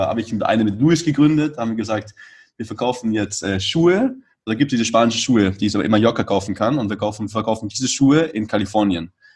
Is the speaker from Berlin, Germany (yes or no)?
no; Munich, Bavaria, Germany; moved away as an adult; now in Barcelona, Spain; ich komme aus München und war eben gerade in München wegen Quarantäne. Wohne aber eigentlich in Barcelona. Also für mich wohne ich jetzt schon seit 12 Jahren nicht mehr in Deutschland